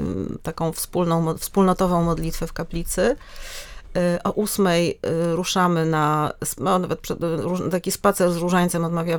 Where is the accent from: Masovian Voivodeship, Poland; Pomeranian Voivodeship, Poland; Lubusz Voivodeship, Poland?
Masovian Voivodeship, Poland; Warsaw; też jestem z Warszawy, jak mój przedmówca.